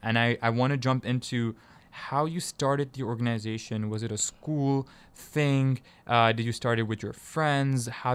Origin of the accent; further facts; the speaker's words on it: Tanzania; also born or lived in Kenya; I'm from East Africa too. I'm Tanzanian. Mm-hmm. I was born, I was raised there. I grew up in Kenya for a bit.